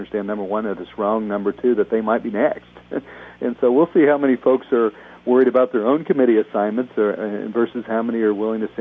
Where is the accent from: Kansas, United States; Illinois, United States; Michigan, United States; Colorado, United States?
Kansas, United States